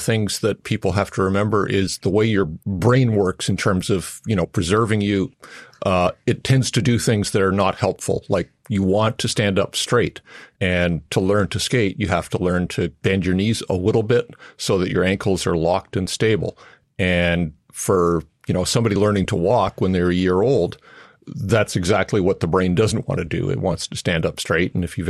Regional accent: Canada; I grew up in Canada

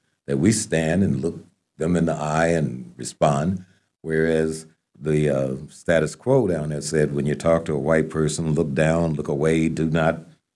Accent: Mississippi, United States; And all of a sudden we get this story 70 miles from me, my hometown, that a kid had come down from Chicago and was killed because he had whistled at a white lady.

